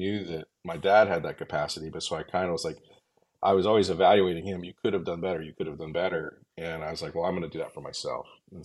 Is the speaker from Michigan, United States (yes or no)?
no; Denver, Colorado, United States; Well, I'm from Denver, Colorado originally. I can do a quick version. I grew up actually very poor.